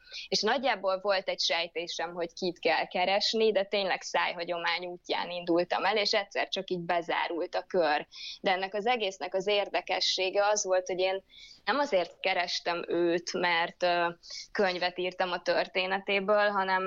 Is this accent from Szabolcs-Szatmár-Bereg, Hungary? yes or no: no; Balassagyarmat, Nógrád, Hungary; born there; ugye Balassa gyarmati születésű vagyok